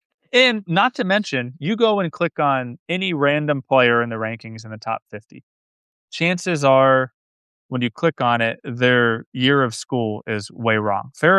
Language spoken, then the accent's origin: English; Oviedo, Florida, United States; They actually had a kid on that team who's from my hometown in Oviedo, Florida, Kevin Riley.